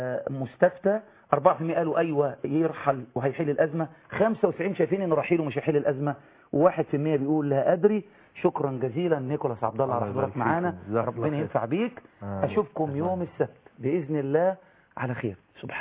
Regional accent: Egypt; الأزهر عندنا في مصر

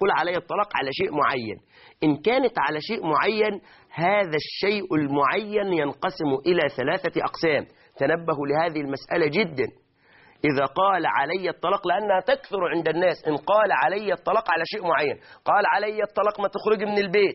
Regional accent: Egypt

